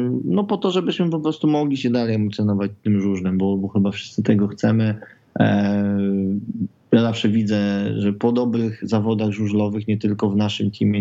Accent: Toruń, Kuyavian-Pomeranian Voivodeship, Poland; Ja jestem rodowitym torunianinem

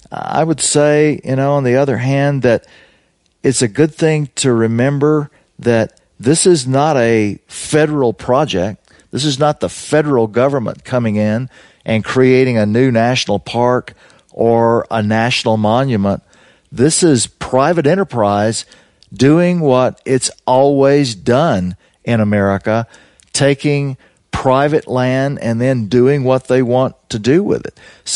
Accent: Louisiana, United States; I come from Louisiana, where my grandfather and my father and my brother were all in the oil business

